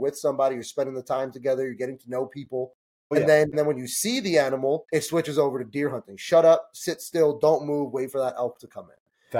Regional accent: New Jersey, United States; we grew up in New Jersey. And where we grew up in Jersey, I don't know if you're familiar with like the East Coast, New York area at all.

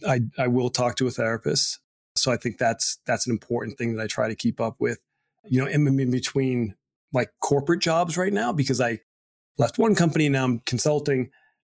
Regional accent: Ireland; because I'm an Irishman

